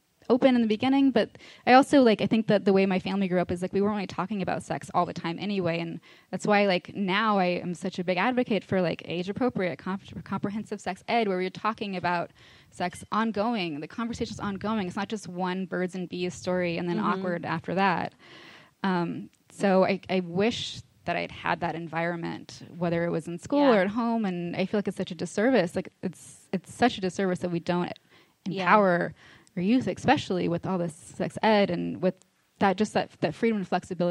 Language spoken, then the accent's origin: English; Maui, Hawaii, United States; And I grew up on Maui, Hawaii, and so there was also like when I was in high school